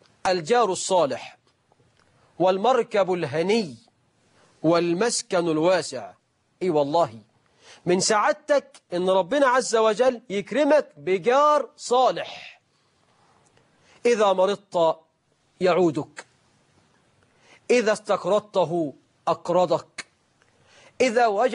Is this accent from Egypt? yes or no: yes; Egypt; وإحنا في أمثالنا كمصريين بنقول